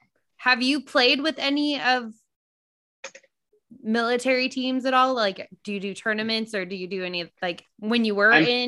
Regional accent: Lake Tahoe, United States; I grew up in Lake Tahoe, so we had ponds and frozen stuff

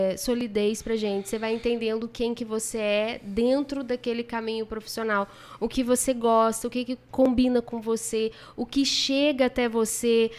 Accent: Campos dos Goytacazes, Rio de Janeiro, Brazil; born there; Eu nasci em Campos.

